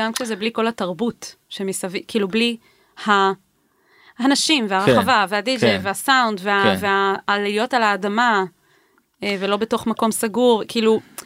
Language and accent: Hebrew; Southern District, Israel; אני בתיכון גדלתי בערבה